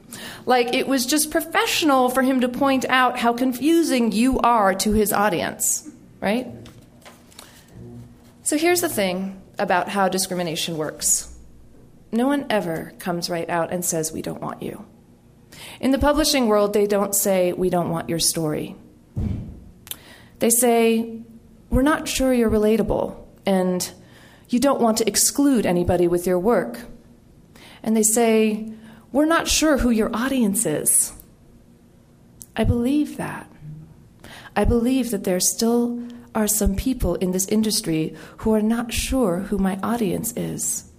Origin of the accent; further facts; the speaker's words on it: New Mexico, United States; I was actually right here in New Mexico with my hometown crowd.